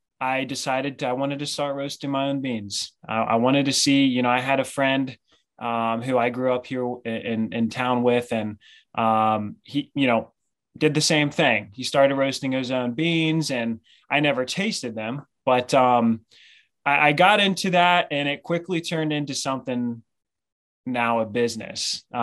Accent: Oxford, Ohio, United States; quite know where Oxford is, it's about 45 minutes north of Cincinnati. I usually just tell everyone I'm from Cincinnati.

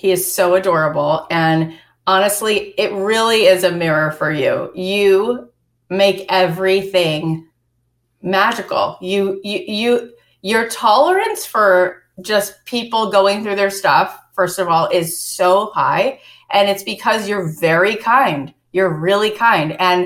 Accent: Florida, United States; moved away as an adult; I went out to Los Angeles. I grew up in Florida and went out there at 24.

